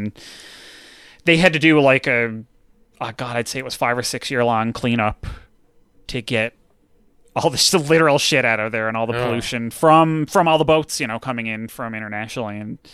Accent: Canada; I'm Canadian, by the way

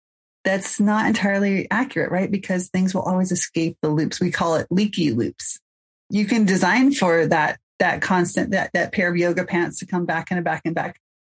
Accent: Mill Valley, California, United States; and I hail from Mill Valley, California.

